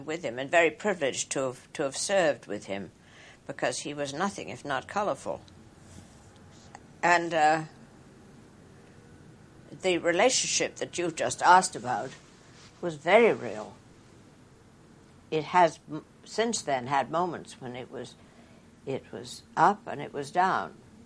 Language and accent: English; United States; moved away as an adult; now in United Kingdom; they looked no more sideways at me being American than they would being English, because we were all foreigners.